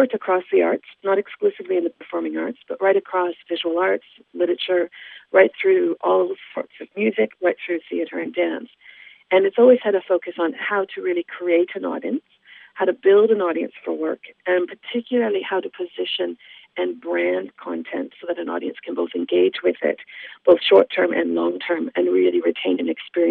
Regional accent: Listowel, Ontario, Canada; Well, I actually grew up in the area. I grew up down in Listowel, Ontario, where my parents are still to this day.

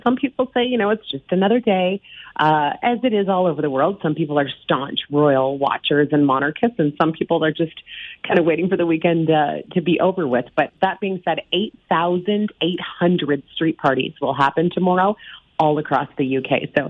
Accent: Canada; I'm Canadian.

